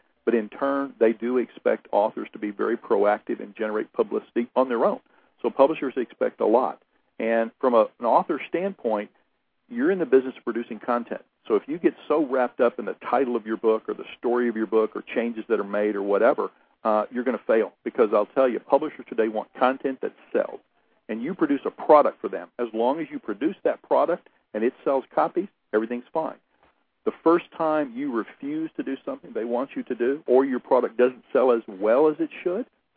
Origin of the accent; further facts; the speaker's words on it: Oklahoma, United States; Well, I was born in Oklahoma, educated in Oklahoma to a blue-collar family, started selling books right out of college